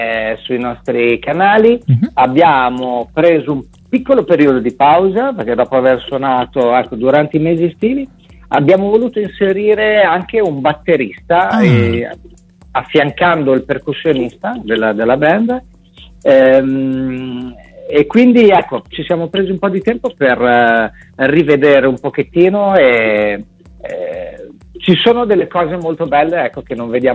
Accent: Cesenatico, Emilia-Romagna, Italy; Abbiamo scelto questo altro luogo di Cesenatico, del mio paese

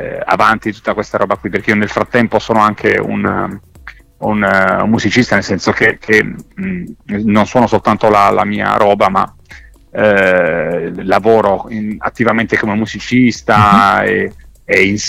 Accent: Apulia, Italy; poi io vivo in Puglia, quindi farò anche delle cose nella mia terra.

